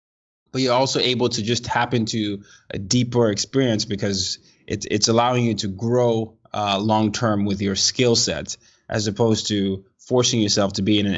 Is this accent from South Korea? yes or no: no; Nigeria; I'm not a citizen. I'm Nigerian. I grew up in different parts of the world.